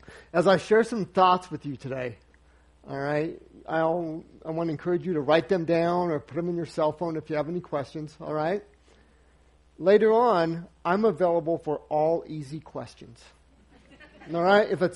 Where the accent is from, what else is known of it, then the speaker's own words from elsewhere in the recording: Pueblo, Colorado, United States; also born or lived in Arizona; I was born in Arizona. I was reared in Pueblo. And you know where Pueblo is, right?